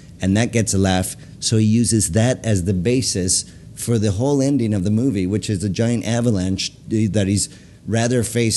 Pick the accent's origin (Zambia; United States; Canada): Canada; growing up in Canada, you got more access to SCTV than you did to SNL.